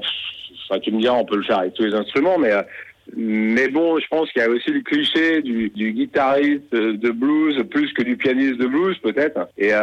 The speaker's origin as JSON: {"language": "French", "town": "Autun", "region": "Bourgogne-Franche-Comté", "country": "France", "tie": "born or raised there", "said": "Je suis effectivement originaire de Bourgogne, à Autun exactement. Je sais pas si tu vois où c'est. Dans le 71, en Saône-et-Loire, une toute petite ville. Et voilà, j'ai pas mal bougé après le bac. J'étais dans plusieurs villes, etc."}